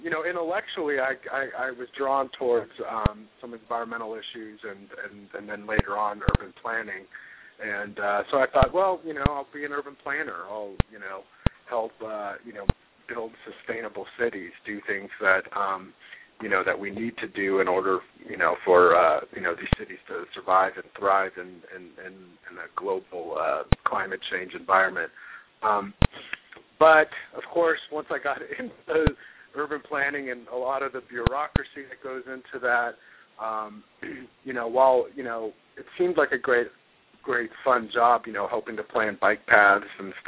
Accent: Portland, United States; Yeah, well, as you mentioned, I grew up in Portland, and, you know, my father was a social worker and my mother was a painter.

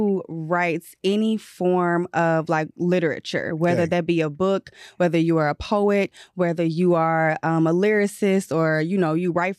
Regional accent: Houston, Texas, United States; is born and raised in Houston.

